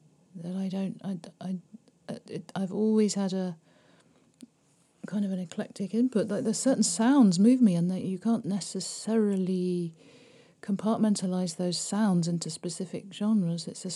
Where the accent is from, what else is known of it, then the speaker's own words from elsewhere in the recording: Birmingham, West Midlands, United Kingdom; we found out we both came from Birmingham. So I said, why don't we do an EP about, like, growing up in Birmingham